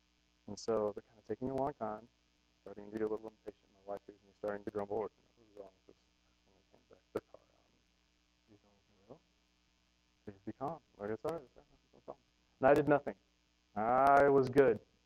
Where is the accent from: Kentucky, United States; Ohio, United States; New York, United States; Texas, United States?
Texas, United States; also born or lived in New Mexico; So, I usually claim Texas. I grew up in Texas for the first part of my life. Then we moved to New Mexico, went to high school. And then I returned home as soon as I could throughout college.